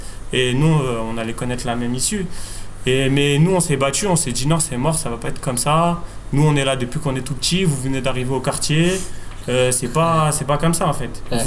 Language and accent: French; Paris, Île-de-France, France; Ce qu'on a vu à Los Angeles, on a réussi à le ramener chez nous à Paris.